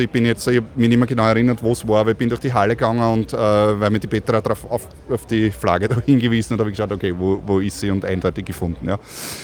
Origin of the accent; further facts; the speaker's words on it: Austria; Also als Österreicher kennt man Tirol natürlich